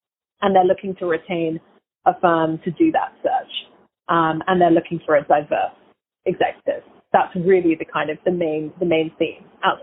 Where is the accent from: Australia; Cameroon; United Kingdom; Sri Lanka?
United Kingdom; England; now in United States; I've been in the US since 2008. I'm clearly English by background, but I've been here since 2008.